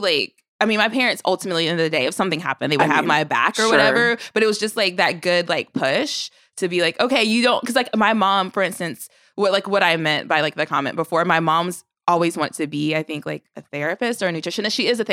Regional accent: North Carolina, United States; Oh, I'm from North Carolina.

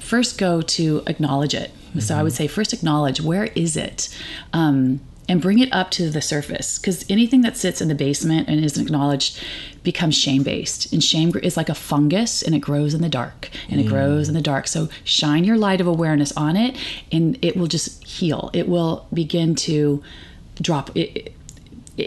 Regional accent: California, United States; I grew up in California with liberal parents. Of course I'm going to be liberal, you know, usually.

